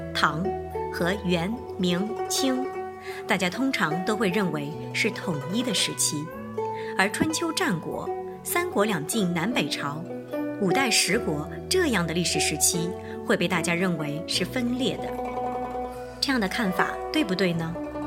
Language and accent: Chinese; China; 作为一个中国人，